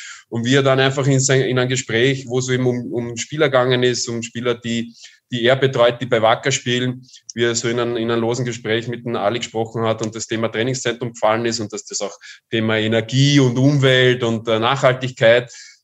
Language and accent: German; North Macedonia; dann habe ich noch einen sehr speziellen persönlichen Bezug als Mazedonier nach Tirol